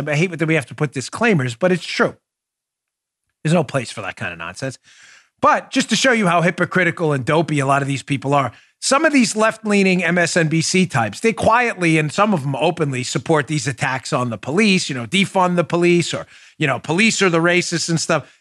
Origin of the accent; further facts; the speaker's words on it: New York, United States; you saw a camera at WABC or WCBS where I grew up in New York.